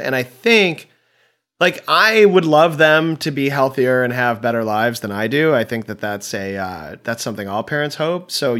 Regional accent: Chicago, Illinois, United States; born or raised there

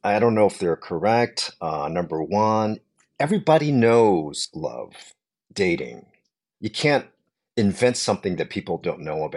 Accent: Hong Kong; I'm from Hong Kong.

